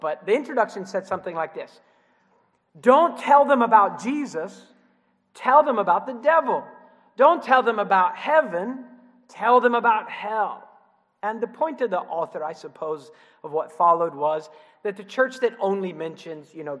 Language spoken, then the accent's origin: English; Columbus, Ohio, United States; I remember in the church that I grew up in Columbus, Ohio.